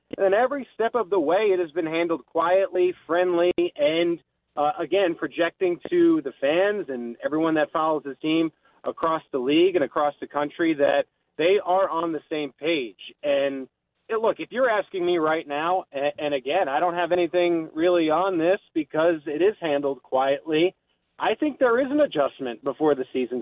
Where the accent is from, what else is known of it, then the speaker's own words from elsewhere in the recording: East Coast, United States; I know some people know that I grew up on the East Coast, much like Derek Jeter